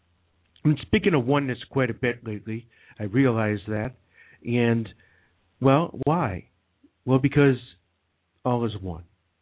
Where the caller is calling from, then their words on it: New York, United States; I'm coming from the East Coast, upstate New York.